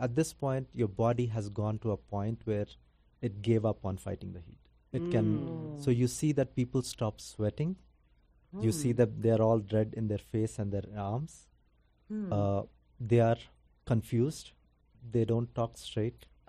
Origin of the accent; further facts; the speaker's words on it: India; Honestly speaking, like, I'm from India